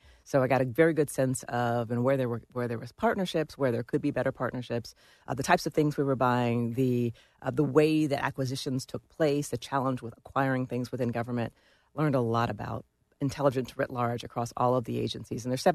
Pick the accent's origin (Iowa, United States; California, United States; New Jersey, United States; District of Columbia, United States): District of Columbia, United States; Washington; So even though I grew up here in Washington, D.C., the idea of actually working in the intelligence community was not on my radar